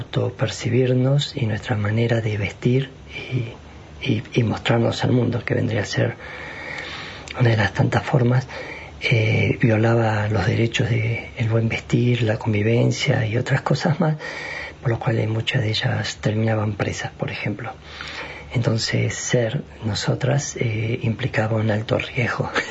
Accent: Plottier, Neuquén, Argentina; No soy de acá de Aluminé, soy de la ciudad de Protier.

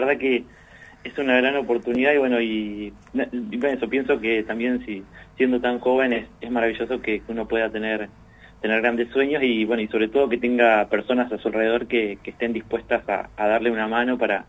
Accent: Comodoro Rivadavia, Chubut, Argentina; yo soy de Comodoro Rivadavia, ya desde muy pequeño siempre estuve muy ligado a las artes

